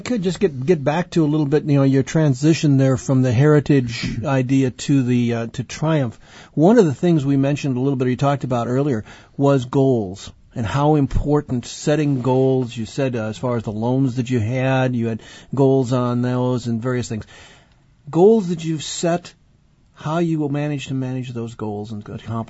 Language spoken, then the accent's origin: English; Wisconsin, United States; I grew up in the Fox Valley, I'm sure, you know, and in fact, I used to be in the trades way, way back with my dad in Menasha.